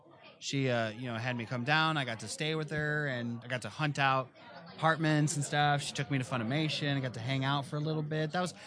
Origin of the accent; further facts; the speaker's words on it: South Bend, Indiana, United States; So I'm from South Bend, Indiana, home of Notre Dame.